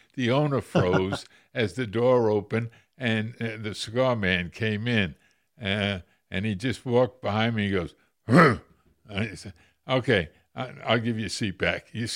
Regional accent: New York, United States; I see you're living in Carmel, and, you know, I was brought up in the Hamptons

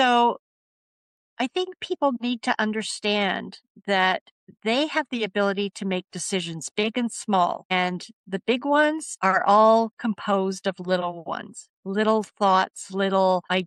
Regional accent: Canada; But I'm the Canadian medical thriller.

